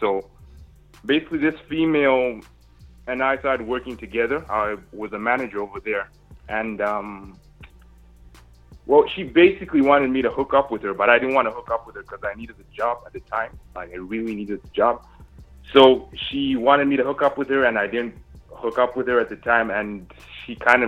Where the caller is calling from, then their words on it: Canada; I'm calling from Canada.